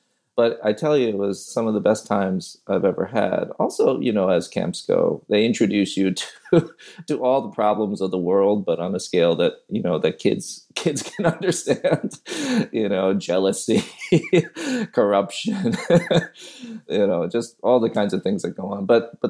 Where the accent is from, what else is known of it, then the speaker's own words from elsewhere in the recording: New York, United States; I grew up in New York, in the city, and then in the suburbs.